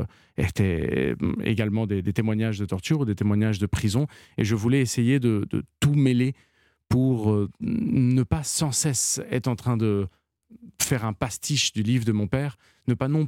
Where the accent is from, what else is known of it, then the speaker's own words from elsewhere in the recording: France; born there; c'est la raison pour laquelle moi je suis né en France.